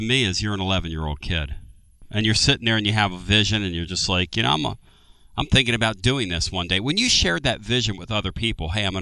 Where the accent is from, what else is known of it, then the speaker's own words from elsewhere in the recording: Northeast, United States; As a collector of hockey cards, you know, I grew up in the Northeast.